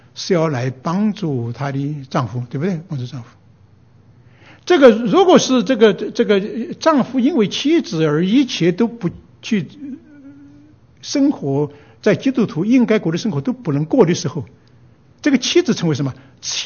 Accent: China; 所以我想到这个合宜，就是我们中国人讲的止于至善

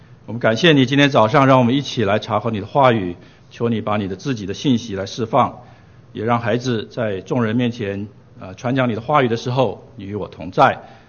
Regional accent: Taiwan; 我是一个在台湾生台湾长大的这个浙江东阳县的人啊，我那个县据我父母说是一个很小的县。那很奇妙的是，我自己在50多年都没有回去过

